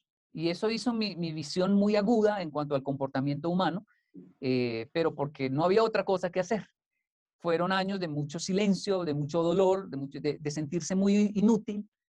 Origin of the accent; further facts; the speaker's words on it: Japan; Sí, todo en Japón, porque mi adolescencia fue en Japón hasta los 24 años.